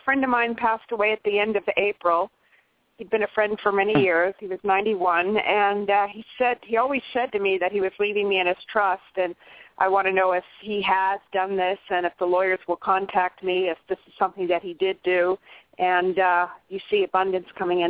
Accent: California, United States; I'm from California.

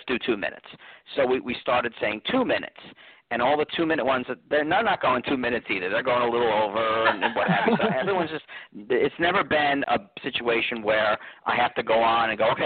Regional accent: New Jersey, United States; I type in New Jersey because I make sure everybody knows I'm from New Jersey

